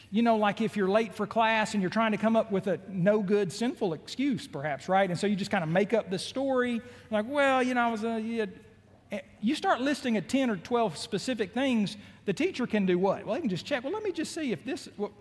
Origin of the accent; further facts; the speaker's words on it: Macon, Georgia, United States; born there; I was told I was born in Macon, Georgia back in 1975.